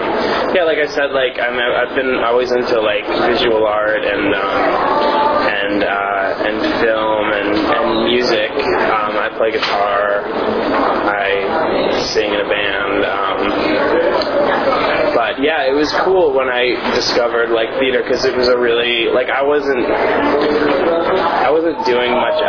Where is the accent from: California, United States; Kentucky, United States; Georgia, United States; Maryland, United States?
Maryland, United States; Well, I am Caucasian, of Swedish descent, and I grew up in Washington, D.C., actually right outside in Maryland, Central Park